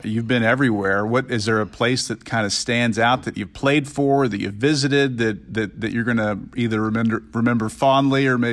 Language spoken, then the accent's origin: English; Corpus Christi, Texas, United States; And the mosquitoes aren't as bad as where you and I are from, over in Corpus, because I guess all the wind.